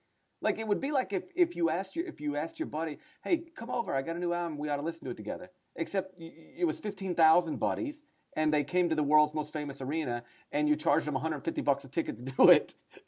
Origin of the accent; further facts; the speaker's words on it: Mississippi, United States; I've never been to a fashion show. I'm from North Mississippi, for crying out loud.